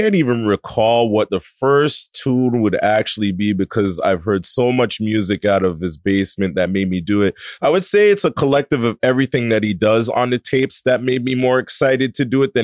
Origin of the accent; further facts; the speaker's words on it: Toronto, Ontario, Canada; also born or lived in Mississauga; Yeah. I was born in Toronto, Etobicoke, grew up till I was in my teens, and then I moved to Mississauga.